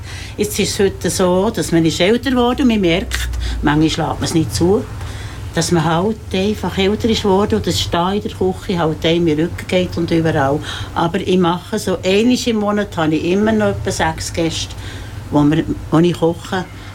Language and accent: German; Mürren, Bern, Switzerland; Ich bin in Mürren aufgewachsen.